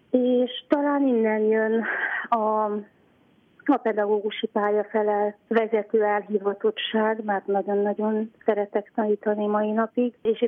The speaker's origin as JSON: {"language": "Hungarian", "town": "Sânzieni", "region": "Covasna", "country": "Romania", "tie": "born or raised there", "also_born_or_lived": "Târgu Secuiesc", "said": "Én Felsőháromszékről, Kézi Szentlélekről származom, ott születtem Kézivásárhelyen, és a gyermekkoromat Kézi Szentléleken töltöttem. Kézivásárhely melletti eléggé nagy község, a Perkőhegy lábánál"}